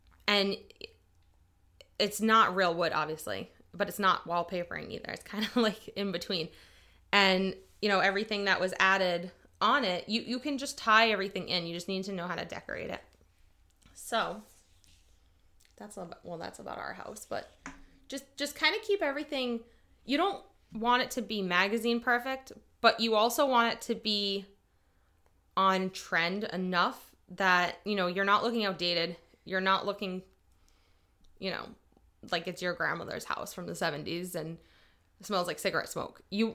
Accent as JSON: {"language": "English", "region": "New England", "country": "United States", "said": "We're from New England, so I base a lot of the designs we have either on like a coastal cottagey kind of feel or farmhouse design."}